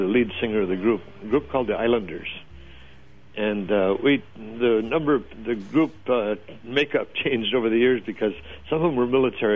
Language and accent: English; Minnesota, United States; I grew up in Minnesota, and in the wintertime in Minnesota, you don't have much to do at night.